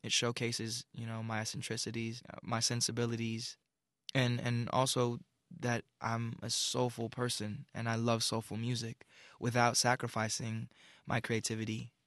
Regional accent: Los Angeles, California, United States; Growing up, I kind of caught myself in the middle, growing up in Los Angeles, of a lot of tension at the time in the 90s, early 90s.

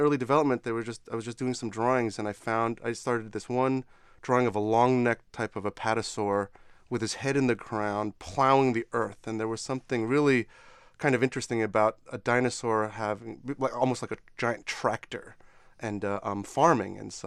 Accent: New York, United States; But I grew up in New York, and my family would take me to the Natural History Museum there all the time.

